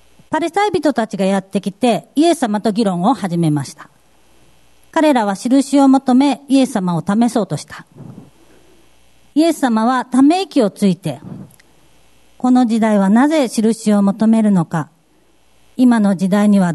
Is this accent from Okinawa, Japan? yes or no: no; Kochi, Japan; now in Marugame, Japan; 私は高知県出身で去年の年末に香川県丸亀市に引っ越してきました。